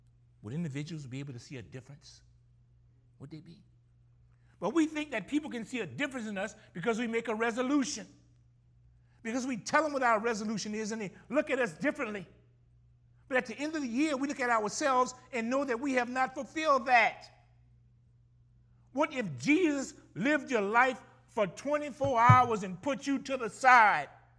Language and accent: English; Gramercy, Louisiana, United States; And listen to me, I'm from Gramercy, and you ain't getting paid a nickel for football.